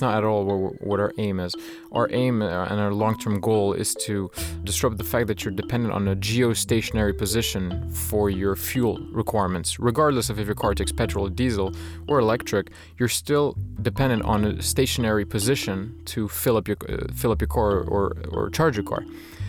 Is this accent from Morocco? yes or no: yes; Morocco; also born or lived in Switzerland; now in United States; I grew up in Morocco, a bit in Switzerland, and moved to the US. I lived in New York